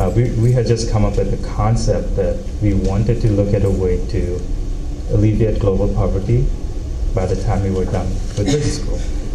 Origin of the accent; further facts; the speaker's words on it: Bangladesh; I'm originally from Bangladesh